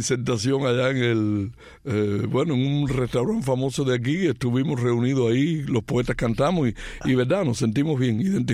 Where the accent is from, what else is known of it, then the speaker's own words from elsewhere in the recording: Bejucal, Mayabeque, Cuba; born there; yo nací en un pequeño pueblo de la provincia de La Habana llamado Bejucal.